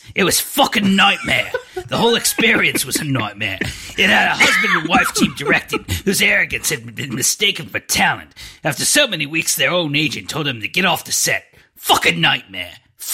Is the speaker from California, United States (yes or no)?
yes; Los Angeles, California, United States; I saw that on when I was growing up in Los Angeles.